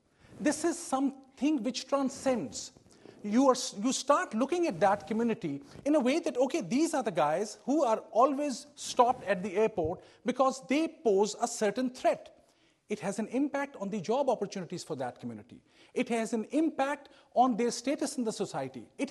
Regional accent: Pakistan; now in United States; I am, as a Pakistani-American, interested in those people who are attacking or who are posing a direct threat to the United States.

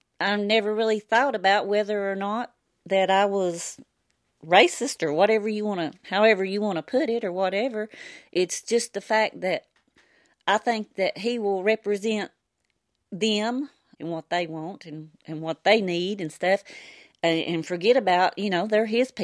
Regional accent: Kingsport, Tennessee, United States; I don't know that I have an issue with it as I came from Kingsport. I went to school with a lot of black people.

